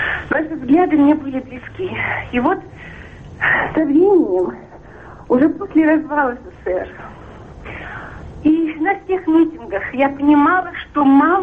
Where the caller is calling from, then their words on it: Canada; Я звоню вам из Канады.